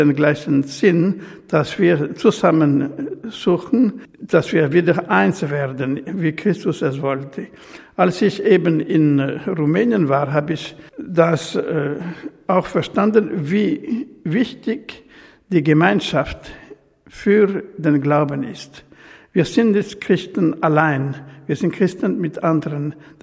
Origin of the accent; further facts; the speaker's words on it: Switzerland; German is a second language; Mein Blick auf Deutschland ist der Blick eines Schweizers, der eben auch Deutsch gelernt hat.